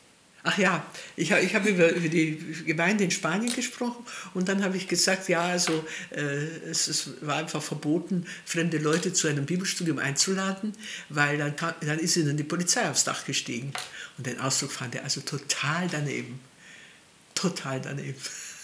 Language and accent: German; Transylvania, Romania; Transylvanie, habe ich gesagt. Ah, hat er gesagt, das wissen Sie? Habe ich gesagt, ja, das weiß ich, ist ja meine Heimat.